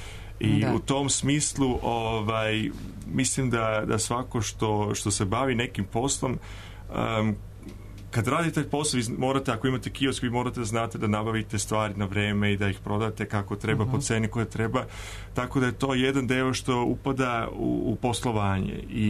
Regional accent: Switzerland; ja sam rođen i odrastao u Švajcarskoj, koja važi kao neka sređena država.

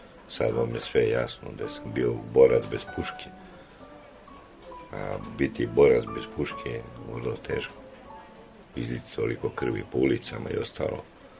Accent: Belgrade, Serbia; also born or lived in Rome; ja sam Beograđanin, tako. Živeo sam u Rimu, na italijanskom.

